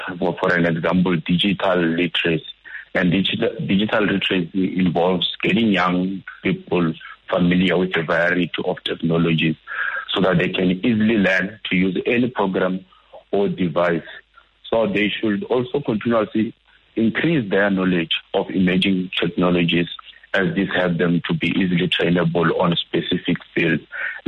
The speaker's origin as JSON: {"language": "English", "region": "Limpopo", "country": "South Africa", "said": "because I'm from Limpopo also."}